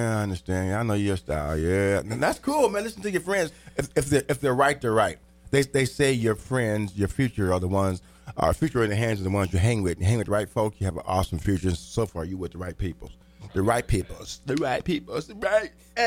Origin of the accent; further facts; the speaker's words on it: Terre Haute, Indiana, United States; Now my hometown, Terre Haute, Indiana.